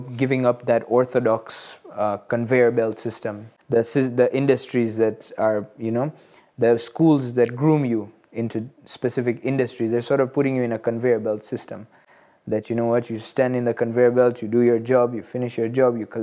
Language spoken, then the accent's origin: English; Dar es Salaam, Tanzania; moved away as an adult; also born or lived in Orlando, United States; I was born and raised in Dar es Salaam, Tanzania. After my high school education, I moved to Orlando, Florida, where I studied finance for a year.